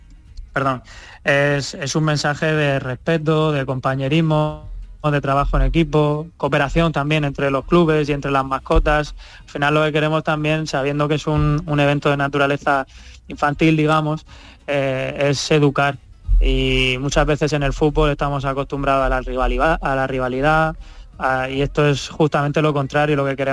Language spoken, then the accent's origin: Spanish; Murcia, Region of Murcia, Spain; Yo soy de Murcia.